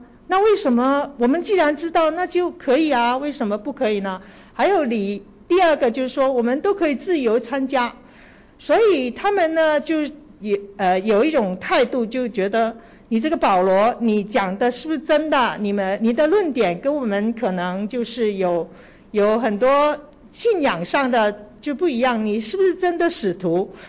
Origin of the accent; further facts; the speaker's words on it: Tsuen Wan, New Territories, Hong Kong; 其实在我是从荃湾还有青衣那边过来的